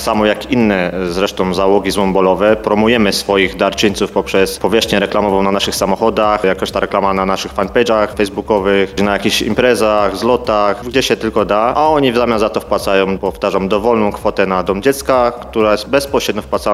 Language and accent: Polish; Orzesze, Silesian Voivodeship, Poland; Są to znajomi z Opola, z Raciborza, z Siemianowic, no i ja z Orzesza.